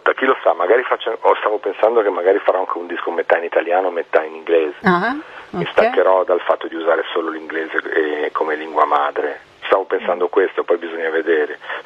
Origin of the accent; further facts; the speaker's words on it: Liguria, Italy; abbiamo finito il disco in Liguria, che è la mia terra natia